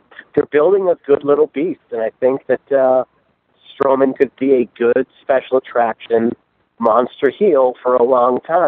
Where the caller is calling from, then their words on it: Boston, Massachusetts, United States; …'s calling from Boston.